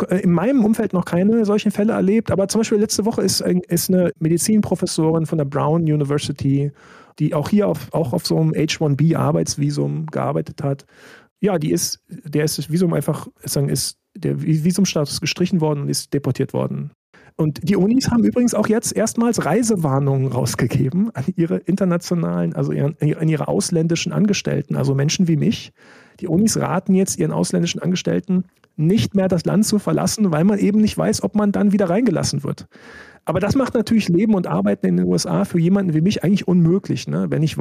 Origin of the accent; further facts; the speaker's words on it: Rhineland-Palatinate, Germany; Ich war in meinem ganzen Leben noch nie woanders. Ich bin in so einem ganz kleinen Dorf aufgewachsen in der Nähe von Trier und war nie woanders.